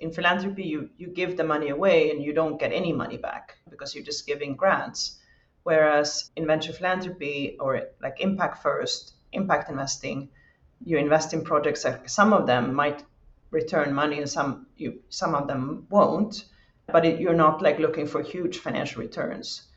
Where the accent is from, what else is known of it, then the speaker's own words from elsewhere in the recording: Sweden; now in Spain; I'm based in Spain. I'm from Sweden originally, actually, but I worked in Brussels at the European Venture Philanthropy Association, which is now called Impact Europe.